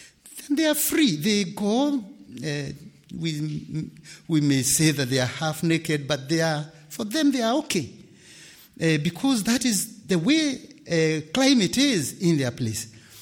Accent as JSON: {"language": "English", "country": "Kenya", "said": "Now, once again, I come from Kenya. The situation in Kenya is a bit different from what we find in a place like this."}